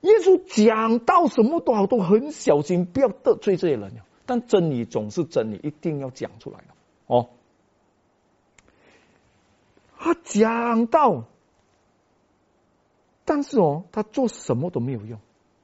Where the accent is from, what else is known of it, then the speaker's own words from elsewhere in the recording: Malaysia; 我们马来西亚人叫伊拉